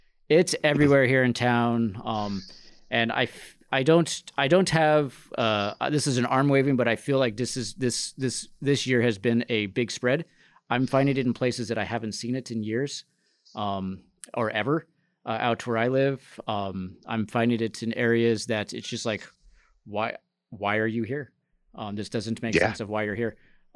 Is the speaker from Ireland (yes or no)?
no; California, United States; I'm from California. There's like 1,200 invasive species in California.